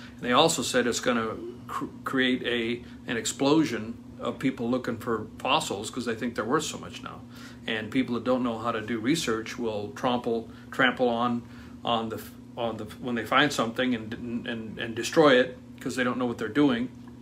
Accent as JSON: {"language": "English", "region": "South Dakota", "country": "United States", "said": "I'm from South Dakota"}